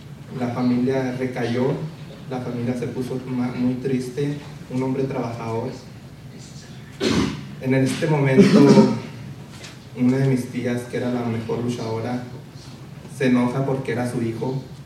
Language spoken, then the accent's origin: Spanish; Chihuahua, Mexico; Provengo de un pueblo en el Valle de Juárez. En mi pueblo sucedió que llegaron los soldados en el 2008.